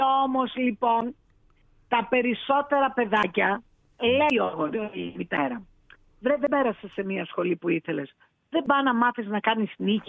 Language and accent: Greek; Macedonia, Greece; now in Ioannina, Greece; Δεν είμαι από εδώ. Δεν είμαι από εδώ. Είμαι από τη Μακεδονία.